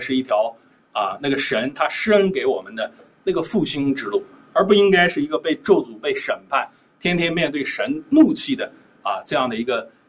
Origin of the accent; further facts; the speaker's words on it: China; 我们中国人说历史都是任人装扮的小姑娘